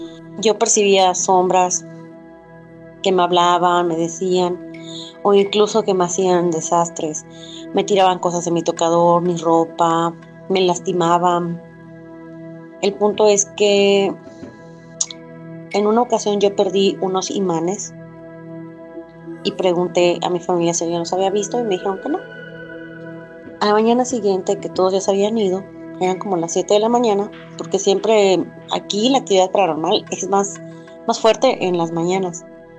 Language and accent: Spanish; Mérida, Yucatán, Mexico; Yo soy acá de Mérida.